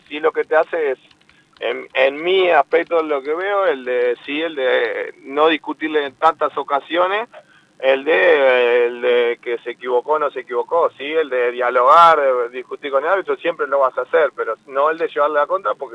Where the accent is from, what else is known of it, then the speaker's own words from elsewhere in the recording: Uruguay; creo que es una linda oportunidad como uruguayo